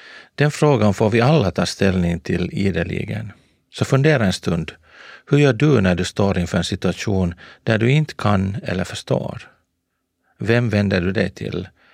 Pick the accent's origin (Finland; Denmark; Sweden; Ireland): Finland; Ostrobothnia; Själv är jag uppvuxen i norra delen av Österbotten, i det svenskspråkiga bibelbältet.